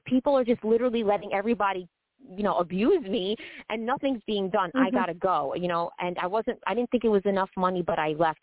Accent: New York, United States; So, because I come from New York and the shelter system is packed.

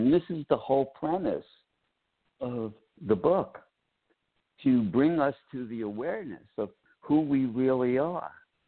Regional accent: Brooklyn, New York, United States; I come from Brooklyn, New York. I grew up a different whole lifestyle.

